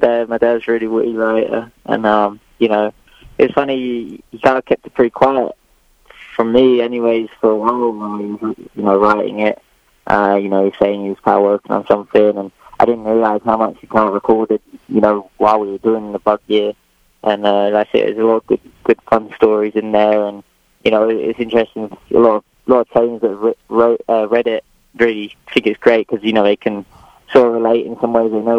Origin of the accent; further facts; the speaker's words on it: England, United Kingdom; So, I was born and raised in England.